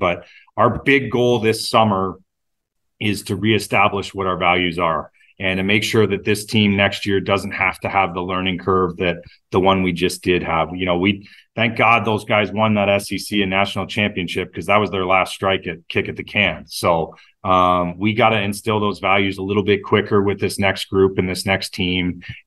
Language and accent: English; Oakville, Ontario, Canada; 14-year-old in 1996 out at Glen Abbey watching Dudley Hart win his first PGA Tour event. That was my hometown.